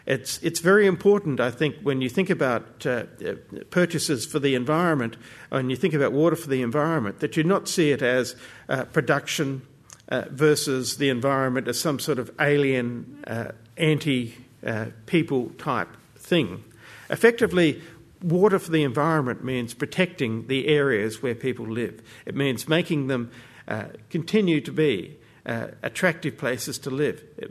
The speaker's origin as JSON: {"language": "English", "town": "Strathalbyn", "region": "South Australia", "country": "Australia", "tie": "born or raised there", "said": "I grew up in Strathalbyn."}